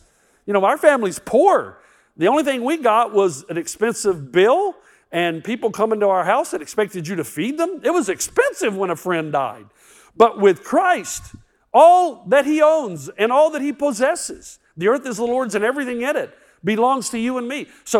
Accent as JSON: {"language": "English", "region": "Tennessee", "country": "United States", "tie": "born or raised there", "said": "Now, I grew up in East Tennessee"}